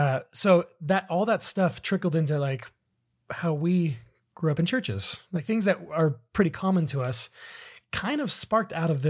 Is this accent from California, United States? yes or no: yes; California, United States; We grew up in Southern California.